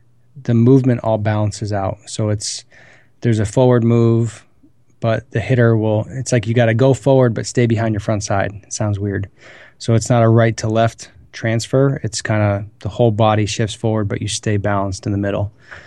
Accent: New Hampshire, United States; I grew up in New Hampshire, so we had snow all year.

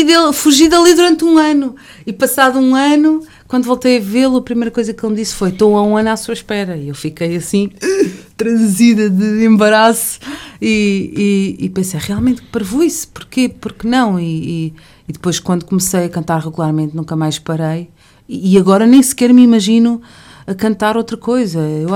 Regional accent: Lisbon, Portugal; eu realmente gosto muito da cidade de Lisboa, a cidade onde eu cresci e conheço muito bem.

